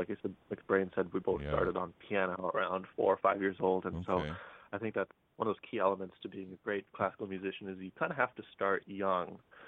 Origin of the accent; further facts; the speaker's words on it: Thief River Falls, Minnesota, United States; We are from Thief River Falls, Minnesota.